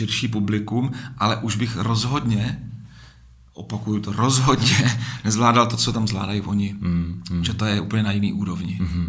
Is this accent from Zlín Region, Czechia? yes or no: yes; Zlín Region, Czechia; Lyžuji od malička, od 3 let, jsem z Valašska, spousta kopců, kde jsme mohli, tam jsme lyžovali.